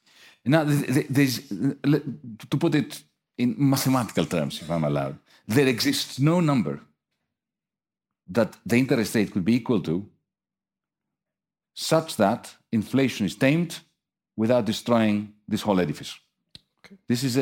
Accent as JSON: {"language": "English", "town": "Athens", "region": "Attica", "country": "Greece", "said": "I come from Athens."}